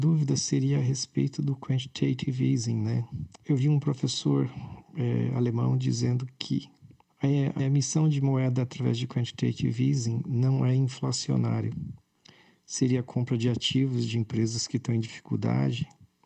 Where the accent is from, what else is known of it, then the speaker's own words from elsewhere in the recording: Dracena, São Paulo, Brazil; eu sou de Dracena, do interior de São Paulo.